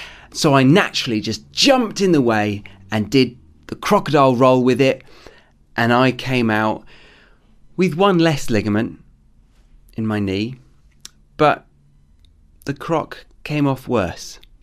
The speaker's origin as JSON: {"language": "English", "country": "United Kingdom", "moved": "yes", "lives_now": "Australia", "said": "I'm a Brit living abroad in Australia"}